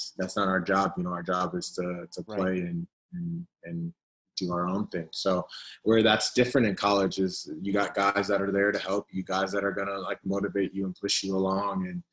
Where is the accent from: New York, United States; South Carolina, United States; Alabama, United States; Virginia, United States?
Virginia, United States; that was always a dream, you know, growing up in Virginia and kind of watching, you know, DC United from afar was always something that was, man, I want to be there one day